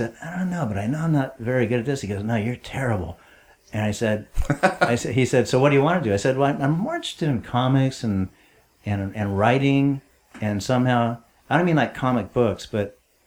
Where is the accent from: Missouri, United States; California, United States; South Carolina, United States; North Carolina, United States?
California, United States; San Francisco; born there; I was born in the Haight in San Francisco in 1951.